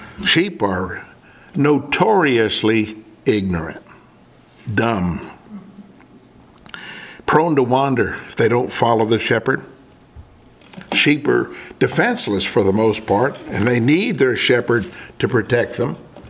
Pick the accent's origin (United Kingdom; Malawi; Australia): Malawi; Growing up in Nyasaland, one of the greatest marks left by any man was that of David Livingstone.